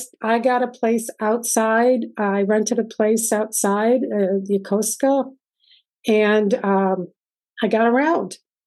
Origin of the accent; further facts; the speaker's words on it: Northeast, United States; I got to be stationed in lots of places that were not like the Northeast where I grew up.